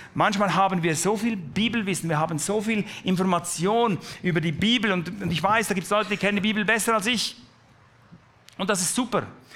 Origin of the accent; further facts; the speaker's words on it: Switzerland; weil einfach eine andere Perspektive kommt, die ich als Schweizer nicht habe.